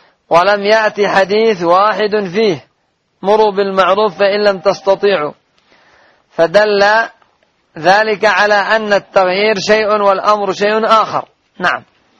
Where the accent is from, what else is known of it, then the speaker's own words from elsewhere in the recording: Yemen; أما عندنا في اليمن وفي دول كثيرة ما فيش من يقوم بهذا الواجب